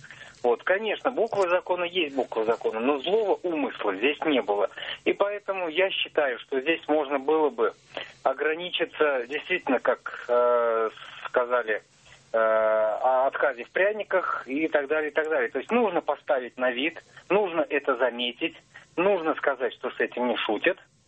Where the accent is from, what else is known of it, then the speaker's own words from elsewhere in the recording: Kazan, Tatarstan, Russia; я из Казани.